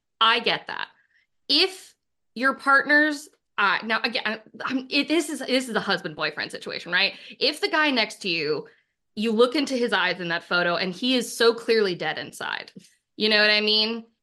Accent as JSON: {"language": "English", "town": "Boston", "region": "Massachusetts", "country": "United States", "said": "I'm from Boston, so the shitty guy quotient kind of knocks off the charts."}